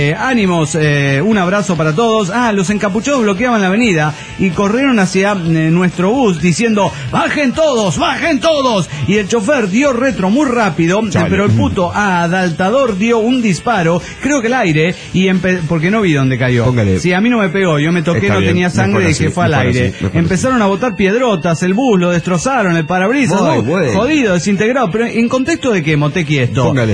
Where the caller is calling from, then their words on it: Mar del Plata, Buenos Aires Province, Argentina; de Mar del Plata, Argentina.